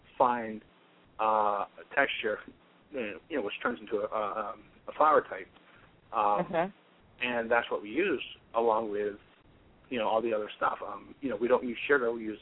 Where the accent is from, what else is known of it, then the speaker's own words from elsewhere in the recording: Hope, New Hampshire, United States; And I used to, you know, do it 11 years ago in my hometown in Hope, New Hampshire.